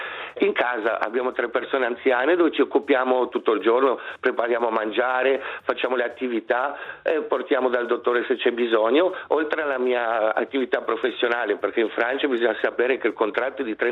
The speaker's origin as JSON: {"language": "Italian", "town": "Muralto", "region": "Ticino", "country": "Switzerland", "tie": "born or raised there", "said": "Sono nato a Muralto nel 1979, poi ho fatto le scuole come tutti a Muralto, Minusio, sì."}